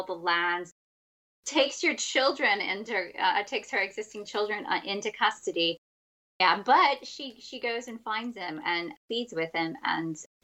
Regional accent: the South, United States; And I'm from the American South, and there's a phrase, come hell or high water, that we use.

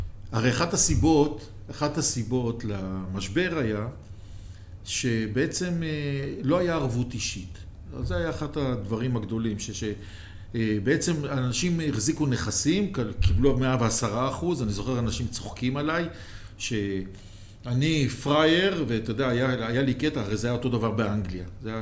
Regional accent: Jerusalem, Jerusalem District, Israel; אתה יודע, אני ירושלמי.

